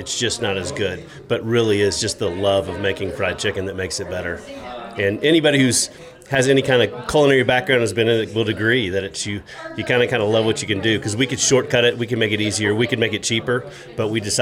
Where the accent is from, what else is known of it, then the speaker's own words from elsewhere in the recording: Oklahoma, United States; No, I'm not. I'm from Oklahoma, and Joe is from Chattanooga, Tennessee. So neither of us are from here. We've both been here a little over 10 years, and we literally moved here to fly fish.